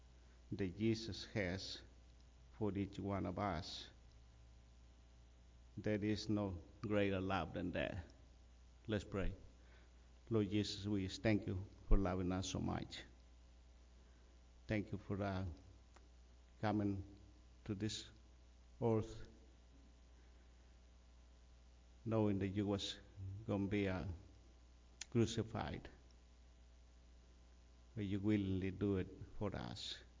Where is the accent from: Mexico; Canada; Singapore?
Mexico; when I was young, long time ago, growing up in Mexico, our family and others in our community would come together to help with big projects that needed to be done.